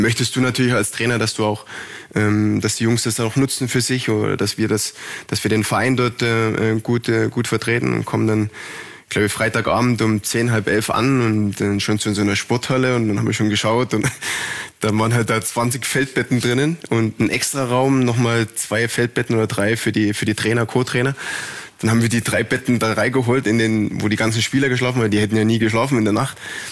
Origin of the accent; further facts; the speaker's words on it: Dresden, Saxony, Germany; Ich bin in Dresden groß geworden.